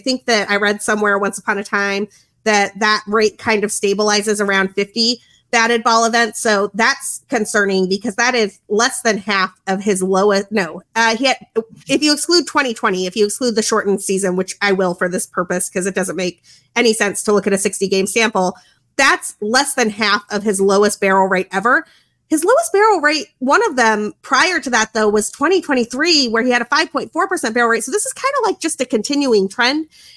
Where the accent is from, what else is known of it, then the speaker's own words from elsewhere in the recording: New Mexico, United States; I am Mexican. I'm Mexican American. My family's from New Mexico. Like, we came Spain to Mexico. Anyway, we were Spanish, then we were Mexican, and now we're American, and we've just been here for 500 years.